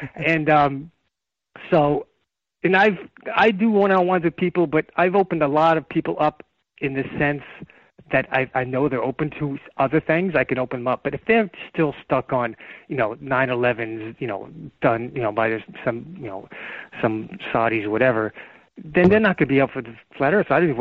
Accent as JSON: {"language": "English", "region": "New York", "country": "United States", "tie": "born or raised there", "said": "but I grew up in New York, and I grew up around all these in Westchester County, which is all the Wall Street bedroom community of Wall Street people."}